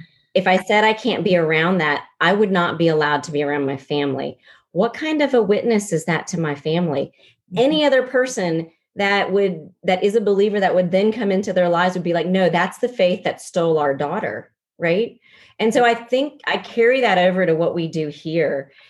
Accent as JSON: {"language": "English", "region": "the South", "country": "United States", "tie": "born or raised there", "said": "I didn't lose my love for grits and biscuits and gravy and meatloaf because I was raised in the South."}